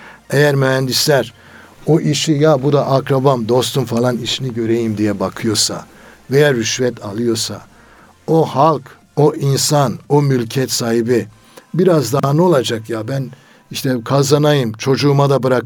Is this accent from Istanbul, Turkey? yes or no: no; Elazığ, Turkey; Bakın Elazığlıyım ben.